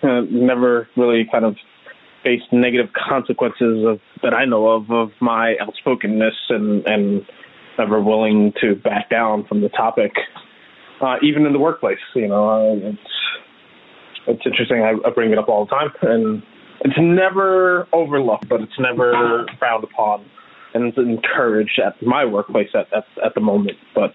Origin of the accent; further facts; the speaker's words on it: Philadelphia, Pennsylvania, United States; also born or lived in Kenya / Savannah, Georgia; I was born in Kenya and I moved to Philadelphia at a young age of about 4 years old. And I lived in Philadelphia most of my life. There were some points where I lived in Savannah, Georgia. Mostly Philadelphia for a good portion of my life.